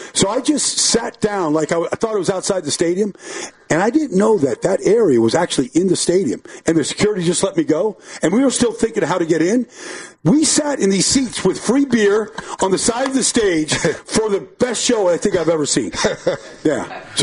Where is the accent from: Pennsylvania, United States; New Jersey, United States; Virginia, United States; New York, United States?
New Jersey, United States; So I go, well, I'm from Jersey.